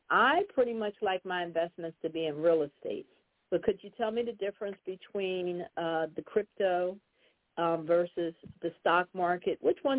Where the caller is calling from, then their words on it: Germantown, United States; I'm calling from Germantown.